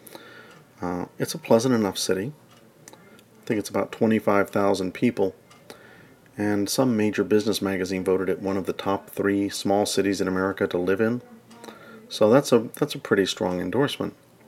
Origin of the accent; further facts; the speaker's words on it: Morgantown, West Virginia, United States; they reflect many different aspects of growing up in Morgantown.